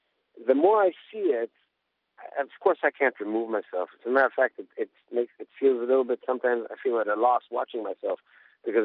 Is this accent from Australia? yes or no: no; Spain; also born or lived in Israel; I was born in Israel, but I spent my teenage years in Spain.